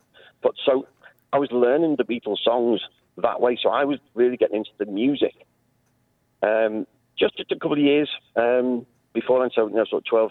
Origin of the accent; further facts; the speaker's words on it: North West England, United Kingdom; Growing up in the Dingle and going to St. Silas